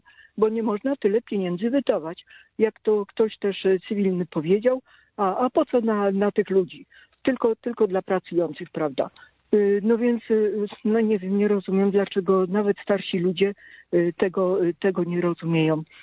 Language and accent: Polish; Silesian Voivodeship, Poland; born there; now in Kraków, Poland; No ja jestem z urodzenia Ślązaczką i rodzina mojego taty to jest głównie Katowice, Rybnik.